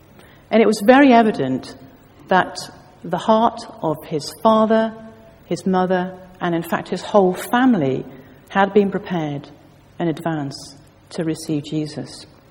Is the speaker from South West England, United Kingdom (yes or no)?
yes; South West England, United Kingdom; even though I'm from Devon.